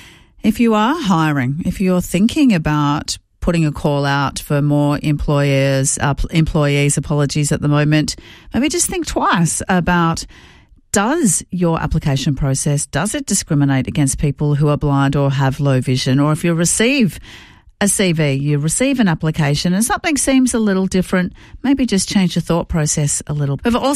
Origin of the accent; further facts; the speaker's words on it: Melbourne, Victoria, Australia; I'm from Melbourne, but I've been working in Ballarat for the last couple of months.